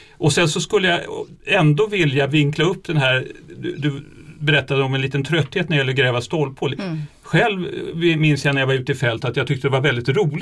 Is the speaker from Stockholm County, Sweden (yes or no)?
yes; Täby, Stockholm County, Sweden; Jag vet att min hemkommun, Täby, det är Tebe.